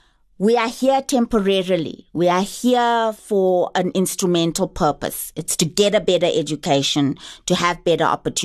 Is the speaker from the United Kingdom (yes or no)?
no; South Africa; accent: coloured; They wouldn't have known different until I opened my mouth. And they would hear my accent, that I sounded colored.